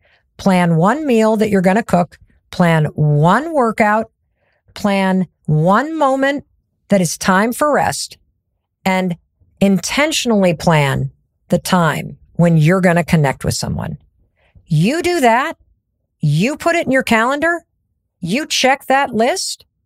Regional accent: Midwest, United States; I can't say that word. I'm from the Midwest.

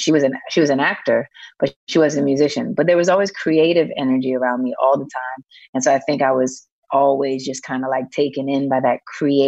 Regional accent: New York City, New York, United States; Hell's Kitchen and also Harlem.

